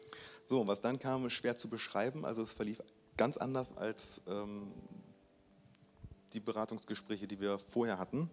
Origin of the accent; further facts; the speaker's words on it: Bremen, Germany; wir kommen aus Bremen und waren vor etwa 5 Wochen hier.